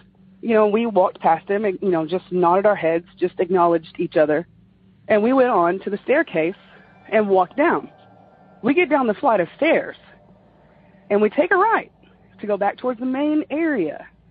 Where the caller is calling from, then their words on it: Ward, Arkansas, United States; I'm calling from Ward, Arkansas, just a little bit north of Little Rock.